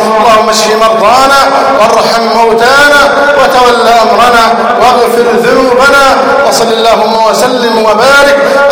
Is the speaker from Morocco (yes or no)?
no; Egypt; أن يحفظ بلدنا مصر